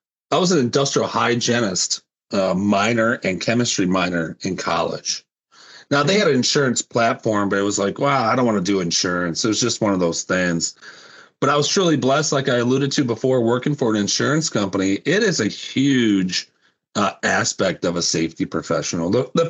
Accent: Indiana, United States; Growing up in Northwest Indiana, a proud 219er, 90% of my family were employees at U.S. Steel.

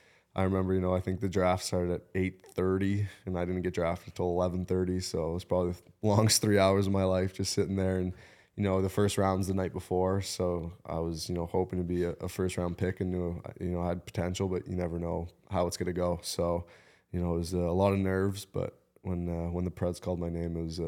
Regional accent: Canada; just being from Canada, it's what every kid did, every kid wanted to do.

